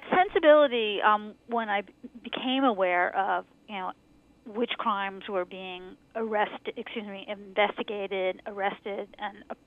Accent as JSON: {"language": "English", "region": "New York", "country": "United States", "tie": "born or raised there", "said": "I mean, I knew, I grew up in New York, so I had some vague idea that something bad happened there, but I really didn't know."}